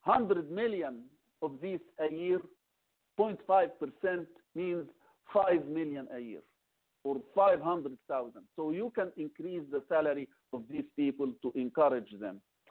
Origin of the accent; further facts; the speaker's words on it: Egypt; English is a second language; moved away as an adult; now in United States; I am originally from Egypt, migrated here.